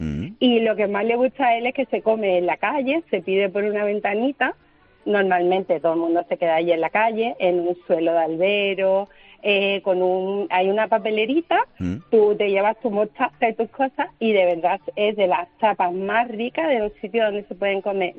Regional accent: Seville, Andalusia, Spain; now in Málaga, Spain; yo soy sevillana. Ajá. Y me he casado con un malagueño. ¿Mm? Y claro, cuando al final me vine a Málaga.

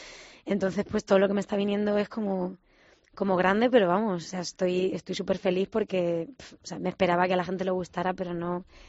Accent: Letur, Castilla-La Mancha, Spain; El pueblo de mi padre, es que luego, claro, siempre nombro Letur, que es donde más me cría.

